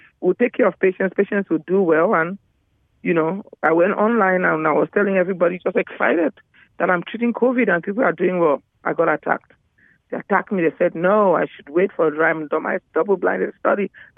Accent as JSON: {"language": "English", "country": "Cameroon", "also_born_or_lived": "Louisiana", "second_language": "English", "moved": "yes", "lives_now": "Texas, United States", "said": "I'm originally from West Africa, Cameroon. I'm sure you can hear my really pretty accent."}